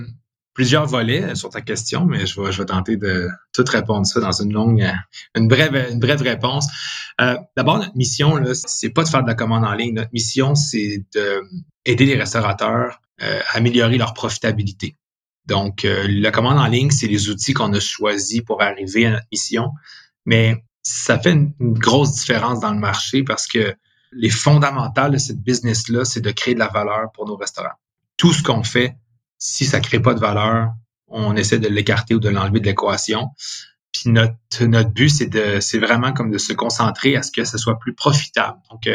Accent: Quebec, Canada; Le contexte du fait qu'on est Québécois, on a souvent tendance à bâtir directement avec la vision de conquérir plus que le Québec

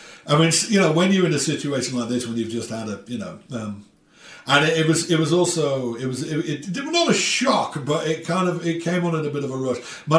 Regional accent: Liverpool, North West England, United Kingdom; I'm from the … bit. You know, I went to Dovedale Primary School, same as … I'm from that part of town. You know, I'm from the … part of town.

